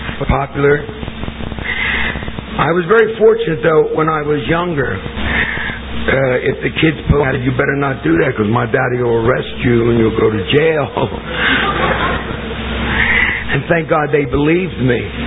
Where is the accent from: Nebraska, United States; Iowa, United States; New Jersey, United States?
New Jersey, United States; Atlantic City; I was born and raised in Atlantic City, and from the very beginning, I felt different about myself because I was born big.